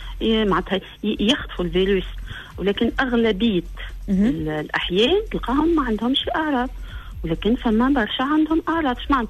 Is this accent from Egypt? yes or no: no; Tunisia; السلاله الجديده اللي تحطوا عليها ما هيش عندنا في تونس